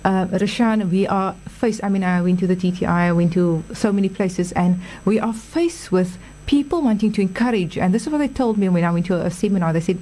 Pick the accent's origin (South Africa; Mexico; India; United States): South Africa; So we're South African, and we need to be proud of that.